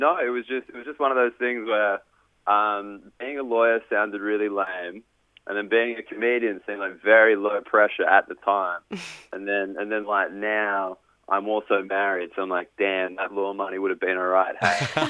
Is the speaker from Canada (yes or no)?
no; Australia; I'm Australian